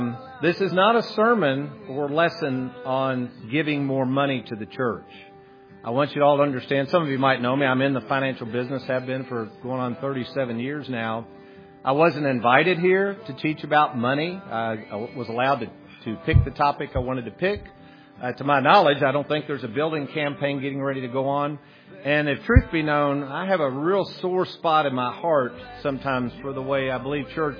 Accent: Lexington, Kentucky, United States; My biggest life-changing event actually occurred in 1970, growing up in Lexington, Kentucky.

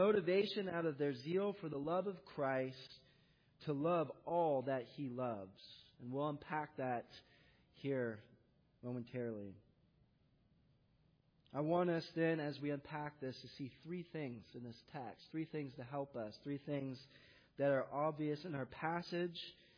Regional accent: San Diego, California, United States; I like to think of this city a little like San Diego, a little shout out to my hometown, or perhaps Holland, which is really the San Diego of Michigan.

